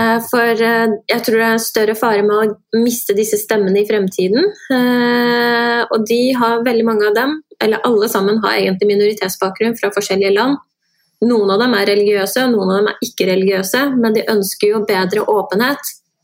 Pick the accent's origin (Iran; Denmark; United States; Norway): Iran; sånn som jeg som iraner, vi får jo veldig stempel på at vi er jævla iranere